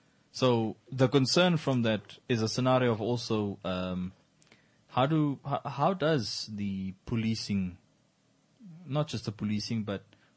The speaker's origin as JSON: {"language": "English", "town": "Rehoboth", "region": "Hardap", "country": "Namibia", "tie": "born or raised there", "said": "the hometown that we grew up in Rehoboth."}